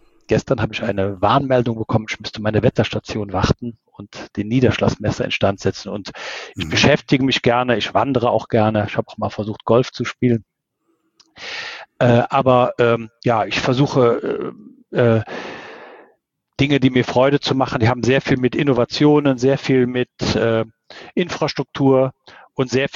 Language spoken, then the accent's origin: German; Rhineland-Palatinate, Germany; ich bin ein Kind des Ahrtals und das auch sehr gerne.